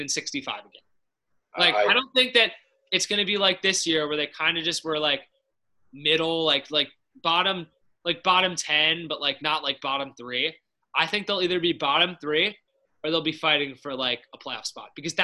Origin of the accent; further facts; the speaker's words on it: New Jersey, United States; Listen, I'm from Jersey, so like I'm not like crapping on Jersey.